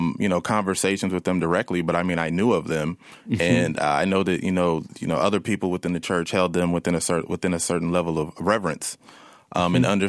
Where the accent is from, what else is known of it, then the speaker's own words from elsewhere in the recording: Tulsa, Oklahoma, United States; because I'm from Tulsa. I'm living in the city.